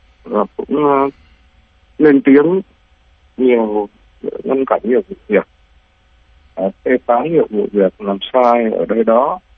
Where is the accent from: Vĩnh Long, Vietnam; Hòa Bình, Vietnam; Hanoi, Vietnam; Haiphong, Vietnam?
Hanoi, Vietnam; Thuong Tin; năm nay là 57 tuổi rồi. Tôi là quê gốc của tôi ở Hà Tây, thuộc Việt Nam, Thường Tín, Hà Tây, Việt Nam. Bây giờ gọi là Thường Tín, Hà Nội.